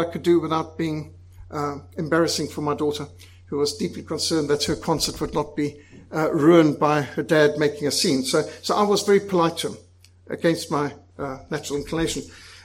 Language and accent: English; Zimbabwe; When I was brought up in Rhodesia